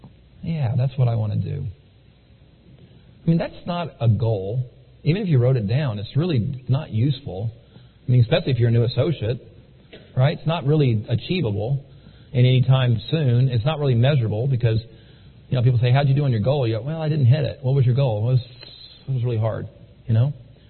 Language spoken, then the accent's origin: English; Lexington, Virginia, United States; we're going to be starting a new meeting in my hometown of Lexington, Virginia